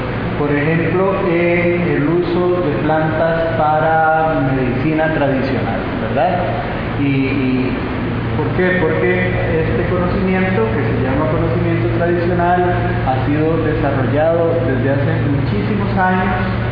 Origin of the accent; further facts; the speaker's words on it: Costa Rica; soy de Costa Rica